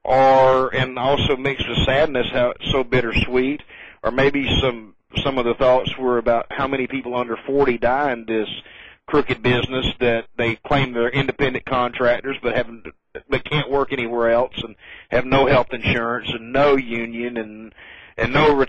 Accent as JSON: {"language": "English", "region": "the South", "country": "United States", "accent": "southern", "said": "And, of course, my southern accent is, thanks for what needed to be said."}